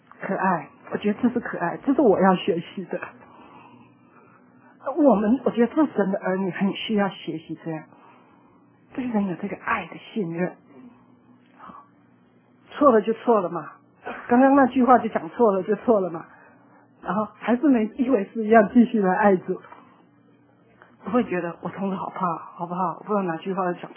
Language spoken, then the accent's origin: Chinese; Taiwan; 我们台湾人哈、啊，那个父母都日本式教育嘛哈，非常严的这样哈